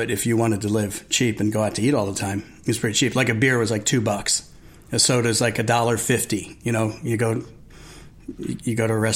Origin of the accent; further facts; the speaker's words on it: Arizona, United States; well, yeah, I'm from Arizona. We like carry our guns, you know, we carry them around, right?